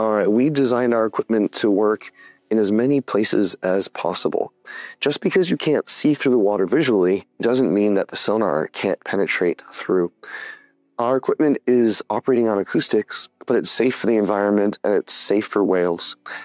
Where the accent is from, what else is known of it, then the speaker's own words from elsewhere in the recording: New England, United States; I come from New England, which is the home of the North Atlantic right whales